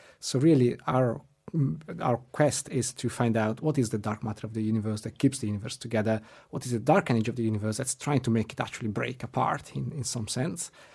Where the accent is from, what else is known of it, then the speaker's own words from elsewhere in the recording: Switzerland; I'm from Switzerland and I studied at ETH Zurich.